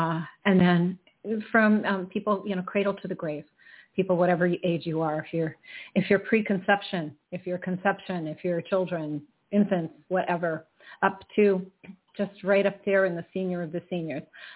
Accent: Keene, New Hampshire, United States; I grew up here in Keene, New Hampshire

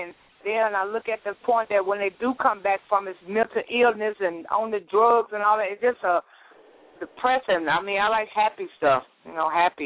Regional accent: Memphis, Tennessee, United States; I'm from Memphis, Tennessee.

